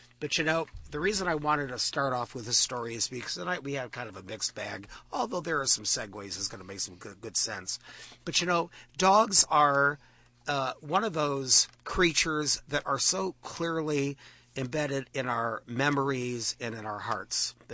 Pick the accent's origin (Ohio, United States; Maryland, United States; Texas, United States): Ohio, United States; Cleveland; You know, I'm from Cleveland, Ohio.